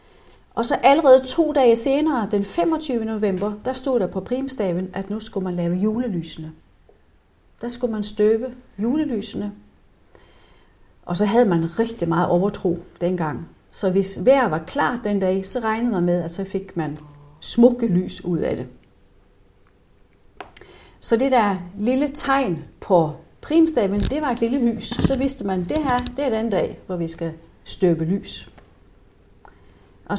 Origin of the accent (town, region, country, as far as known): Norway; born or raised there